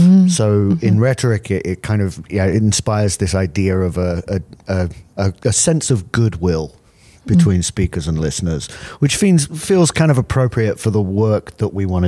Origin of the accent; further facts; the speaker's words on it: United Kingdom; now in United States; My background was in Europe, so I grew up in the United Kingdom. It's where I sort of cut my teeth in theater and had my training.